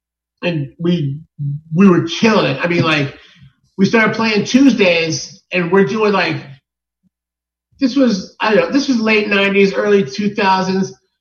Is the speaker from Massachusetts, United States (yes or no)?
yes; Brockton, Massachusetts, United States; now in Arizona, United States; No, I grew up in Massachusetts, Brockton, Mass.